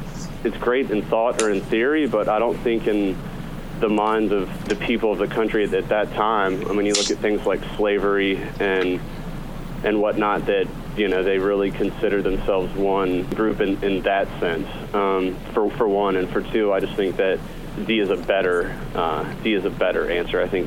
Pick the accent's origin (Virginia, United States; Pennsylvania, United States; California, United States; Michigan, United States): Virginia, United States; Lexington; I'm from Lexington, Virginia.